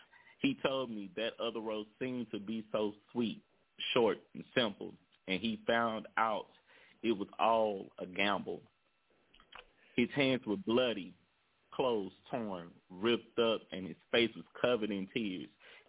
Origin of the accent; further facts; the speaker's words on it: Shreveport, Louisiana, United States; One, they have a street in my city, in my hometown, Shreveport, named after you.